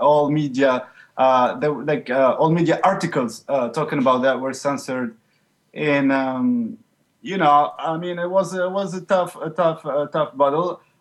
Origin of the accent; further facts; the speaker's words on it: Tunis, Tunis Governorate, Tunisia; Yeah, we're coming from Tunis.